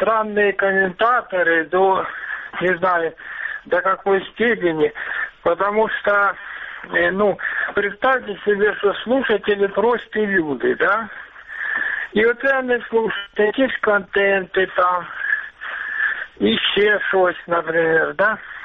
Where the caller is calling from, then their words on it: Luhansk Oblast, Ukraine; Луганская область.